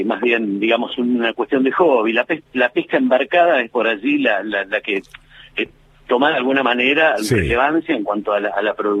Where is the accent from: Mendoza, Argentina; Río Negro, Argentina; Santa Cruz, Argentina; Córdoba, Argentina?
Santa Cruz, Argentina; Caleta Olivia; Yo nací en Caleta Olivia, soy nacido en Caleta Olivia.